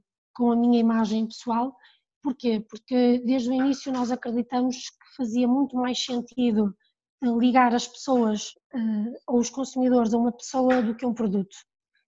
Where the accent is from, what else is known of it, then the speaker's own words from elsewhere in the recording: Monção, Viana do Castelo, Portugal; Entretanto, eu sempre passei a minha infância em Monção.